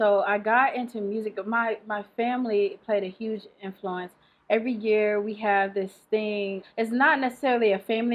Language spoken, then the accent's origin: English; St. Louis, Missouri, United States; Or I'm from St. Louis, Missouri, so … was huge at the time.